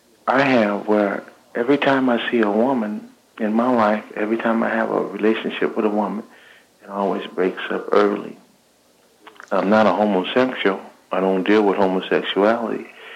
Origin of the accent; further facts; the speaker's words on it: Los Angeles, California, United States; I grew up here in South Central Los Angeles.